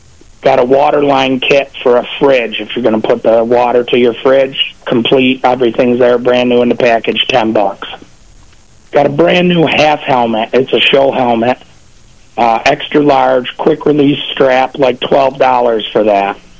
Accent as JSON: {"language": "English", "town": "Warsaw", "country": "United States", "said": "I'm from Warsaw."}